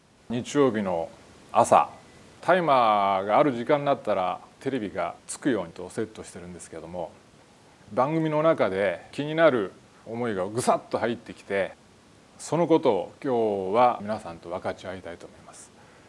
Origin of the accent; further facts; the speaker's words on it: Amakusa, Kumamoto, Japan; 僕も天草出身ということで